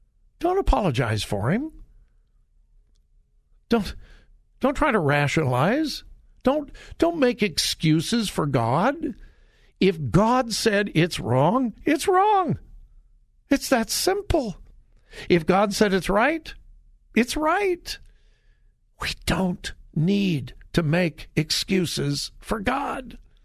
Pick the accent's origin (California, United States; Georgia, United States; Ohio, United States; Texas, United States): California, United States; All right, California, my home state, is up to the weird and wacky again